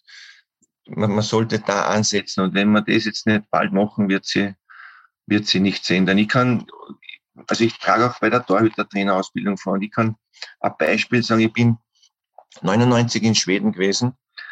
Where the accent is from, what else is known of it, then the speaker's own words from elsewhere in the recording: Austria; Leider wird bei uns in Österreich sehr viel gejammert und die Schuld bei anderen gesucht.